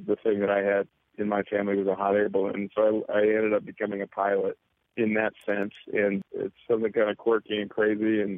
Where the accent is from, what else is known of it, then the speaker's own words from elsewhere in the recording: Arizona, United States; Well, I grew up in Arizona, and not everybody.